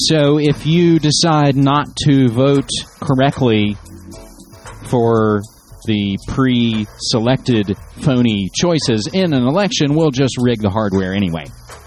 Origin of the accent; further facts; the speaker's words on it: West Virginia, United States; But finally, West Virginia-wary, my home state, all these headlines come from WVMetroNews.com.